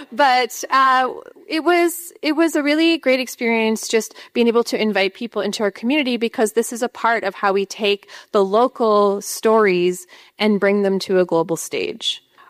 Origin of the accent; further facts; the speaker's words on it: Alberta, Canada; I come from the Treaty 8 territories of Northern Alberta, and my community is an Arctic Zone A community. So we live just where the permafrost begins.